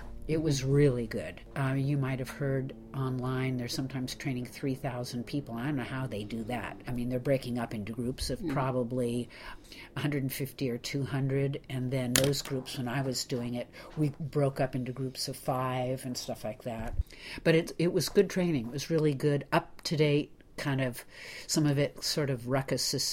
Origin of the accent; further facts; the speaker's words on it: Washington, United States; She didn't know I was from Pierce County.